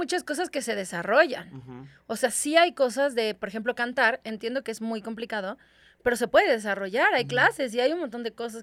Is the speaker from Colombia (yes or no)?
yes; Medellín, Antioquia, Colombia; pero yo soy otro tipo de colombiana. Yo soy como colombiana de Medellín.